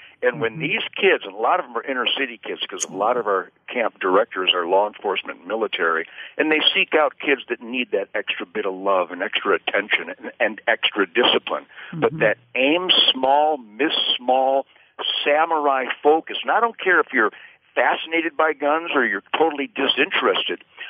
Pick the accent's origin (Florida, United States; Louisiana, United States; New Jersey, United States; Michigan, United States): Michigan, United States; Detroit; born there; now in Texas, United States; I was born in Detroit. You know, Laura, Michigan was the arsenal of democracy.